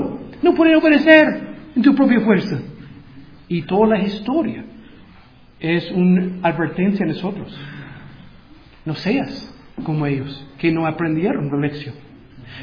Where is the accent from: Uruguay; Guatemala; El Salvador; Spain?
Guatemala; Y podemos orar como guatemaltecos y decir, este es uno de mis pecados.